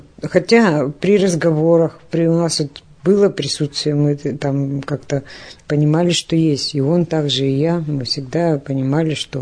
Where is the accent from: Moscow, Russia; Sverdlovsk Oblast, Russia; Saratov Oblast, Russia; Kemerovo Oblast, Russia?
Sverdlovsk Oblast, Russia; Yekaterinburg; Я на Кубани похоронила мужа и приехала сюда, вернулась к детям. Родом я из Свердловска.